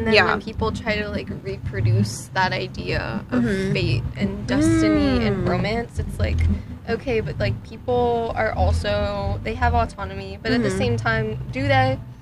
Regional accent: United States; Yeah, I think especially as an American, it's, like, that's, like, the culture

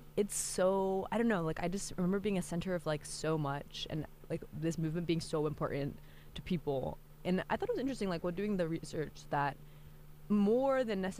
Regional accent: West Bengal, India; I'm Indian Bengali, but I have been to Bangladesh

